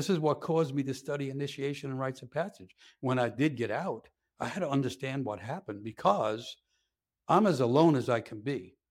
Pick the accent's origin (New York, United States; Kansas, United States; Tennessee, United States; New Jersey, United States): New York, United States; I grew up in New York and in a more or less Irish-American community where everyone was in favor of the war.